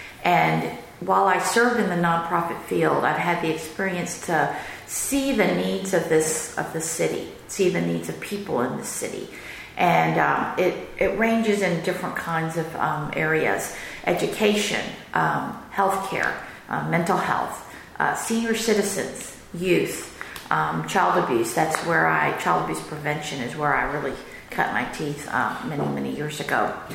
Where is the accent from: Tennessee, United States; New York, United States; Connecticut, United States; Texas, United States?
Texas, United States; Houston; Charles, I'm running because I was born and raised in Houston. I've seen it change and I've seen it grow tremendously.